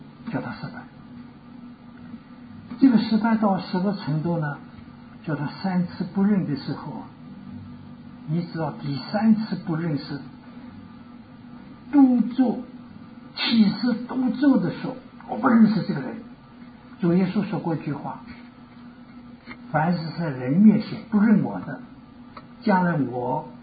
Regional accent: China; 但我是大陆的，我还是赞成有解放。那么解放以前，我在南京。

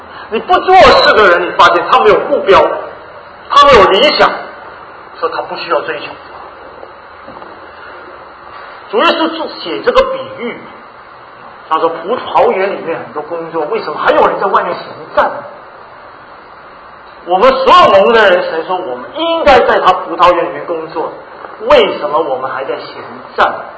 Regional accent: Hong Kong; 你知道我在香港长大的，香港是每分钟都在讲，你看不到路上有人站。

